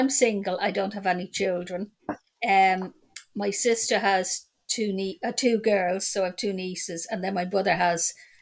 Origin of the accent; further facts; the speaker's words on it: Dublin, Leinster, Ireland; so I'll be 64 this year. And I was born in Dublin, so I'm in Drimna. So I was born in Drimna in Dublin.